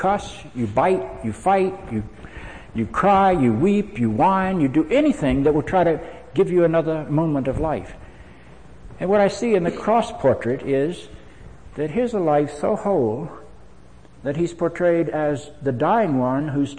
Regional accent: Charlotte, North Carolina, United States; When I grew up in Charlotte, North Carolina, my church was radically segregated.

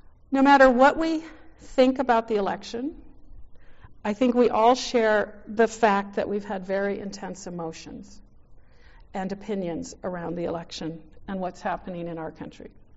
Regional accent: United States; But they say, where are you from? And we say, USA.

